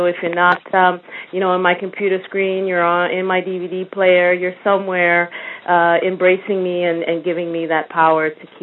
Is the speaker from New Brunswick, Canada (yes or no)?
no; Toronto, Ontario, Canada; now in United States; I lived in the States, and I'm originally from Toronto, Canada. I came back 5 years ago.